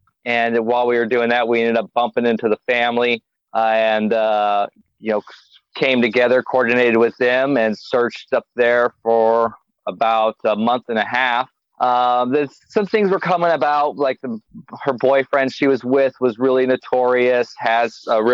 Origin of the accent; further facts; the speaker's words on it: California, United States; born there; Well, in the 80s, I was born in California. We moved around a lot.